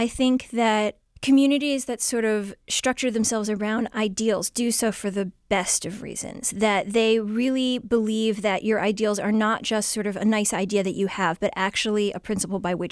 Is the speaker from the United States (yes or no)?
yes; Shaker Heights, Ohio, United States; Well, I remember in the 90s when I was growing up in Shaker Heights